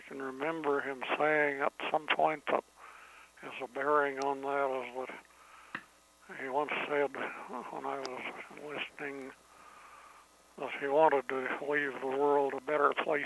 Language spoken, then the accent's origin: English; Holly, Colorado, United States; also born or lived in Syracuse, Kansas; So technically, I was born in Syracuse, but personally, I think I qualify uniquely for the Colorado semi-native bumper strip.